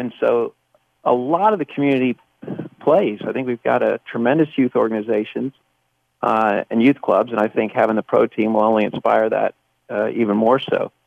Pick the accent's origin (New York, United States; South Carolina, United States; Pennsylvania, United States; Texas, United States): Texas, United States; Dallas; Yeah, I grew up in Dallas and the Dallas Tornado.